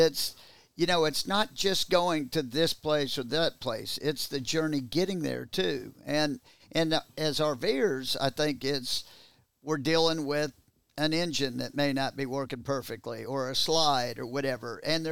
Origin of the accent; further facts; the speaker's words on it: Texas, United States; You know, when we grew up in Texas, you know, everybody said, oh, people up north are so rude.